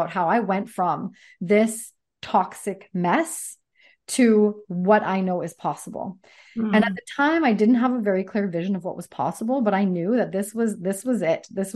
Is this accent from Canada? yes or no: yes; Sardis, British Columbia, Canada; also born or lived in Ontario; now in Coquitlam, Canada; We lived in Ontario. We lived all over BC, Fort St. John, Victoria. I grew up in Sardis, close to Chilliwack. And so now we're in Coquitlam.